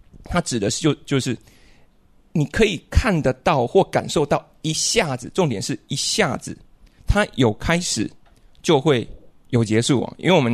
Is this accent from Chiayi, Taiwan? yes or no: yes; Chiayi, Taiwan; 我念国中的时候，我是嘉义长大的。